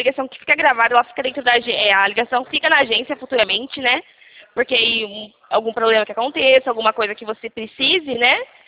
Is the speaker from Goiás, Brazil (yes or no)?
no; Rio Claro, São Paulo, Brazil; A gente é daqui de Rio Claro, é pertinho.